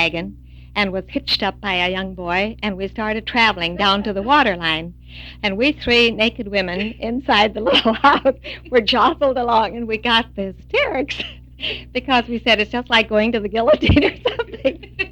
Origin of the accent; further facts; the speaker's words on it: United States; born there; Well, I said, of course, I was born in America.